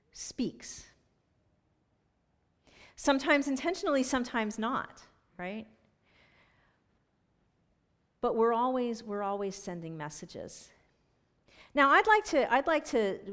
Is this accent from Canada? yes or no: yes; Canada; now in United States; I'm from Canada. And on the other hand, you know what? I'm an American